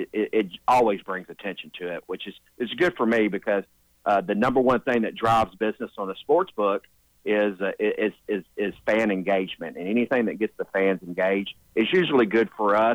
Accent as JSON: {"language": "English", "region": "Tennessee", "country": "United States", "tie": "born or raised there", "said": "You know, growing up in Tennessee, you know, we always had a good reference with women's basketball"}